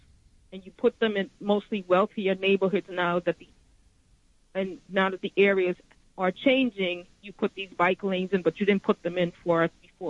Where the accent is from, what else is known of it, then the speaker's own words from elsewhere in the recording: Brownsville, New York, United States; And I grew up in Brownsville. Then I was 11. We moved to Bedford-Stuyvesant.